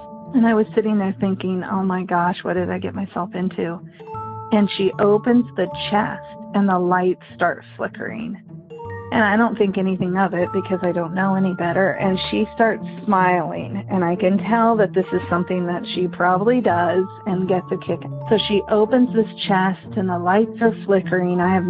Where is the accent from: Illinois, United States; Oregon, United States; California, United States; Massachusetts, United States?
California, United States; I'm from California.